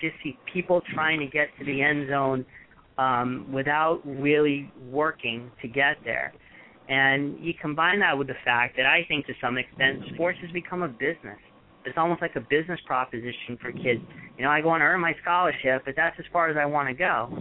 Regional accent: Brooklyn, New York, United States; when I grew up in Brooklyn, we would go down to the park

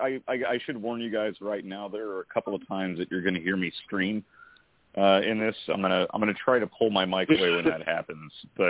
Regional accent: the South, United States; I was in a punk band when I was growing up in the South

